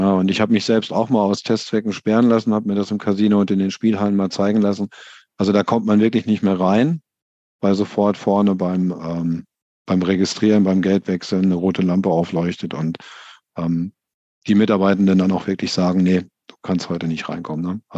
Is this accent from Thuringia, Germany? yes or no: no; Paderborn, North Rhine-Westphalia, Germany; Ich komme aus gebürtig, komme ich aus Paderborn.